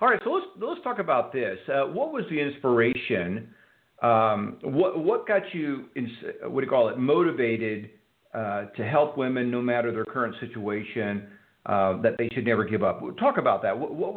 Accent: Houston, Texas, United States; even in Texas, now I grew up in Houston, Texas, but even in Texas, you just don't expect that.

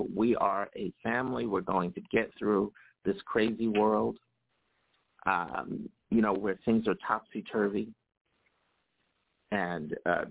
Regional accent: Philadelphia, Pennsylvania, United States; I remember going to the Uptown Theater as well growing up in Philadelphia.

